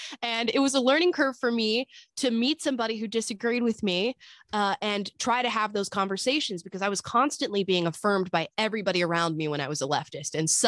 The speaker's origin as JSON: {"language": "English", "region": "Florida", "country": "United States", "tie": "born or raised there"}